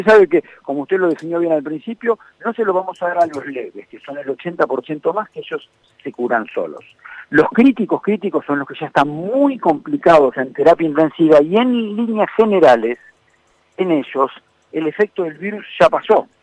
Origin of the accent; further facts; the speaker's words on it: Buenos Aires, Argentina; para los que somos porteños nos parecen algo tan raro